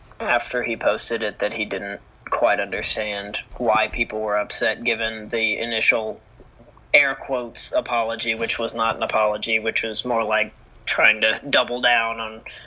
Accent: United States; Yeah, and like you, I'm also from the American vantage point

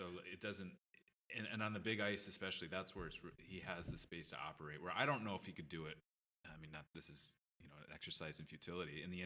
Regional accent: Detroit, Michigan, United States; I was growing up in Detroit

